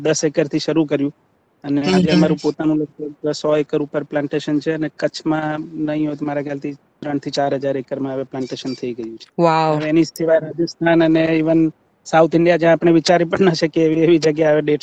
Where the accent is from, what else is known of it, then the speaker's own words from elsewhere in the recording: Gujarat, India; મૂળ અમે કચ્છના છીએ